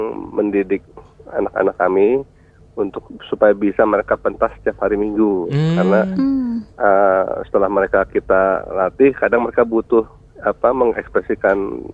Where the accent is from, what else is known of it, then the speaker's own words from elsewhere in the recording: Cimande, West Java, Indonesia; saya revitalisasi pencaksilat yang di Cimande di kampung saya.